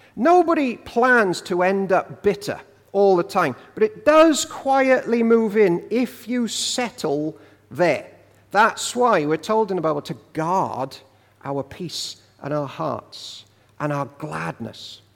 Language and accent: English; Wales, United Kingdom; I'm Welsh, and in the winter and the rain, I'm going to be even sad.